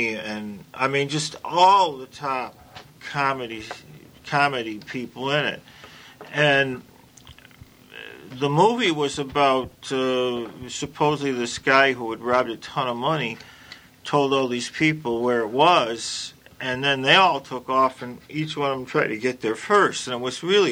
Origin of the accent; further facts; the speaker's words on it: Buffalo, New York, United States; And I was from Buffalo, and he was from Chicago, so we hung around together